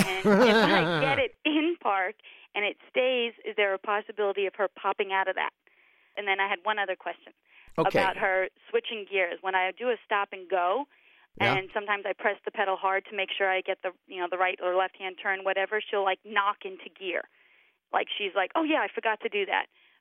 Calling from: New York, United States; I'm calling from Astoria, Queens in New York.

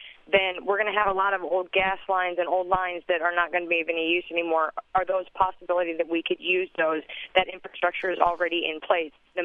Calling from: Midwest, United States; also born or lived in New Orleans; I'm from the Midwest, and we are currently actually under a lot of flood watch.

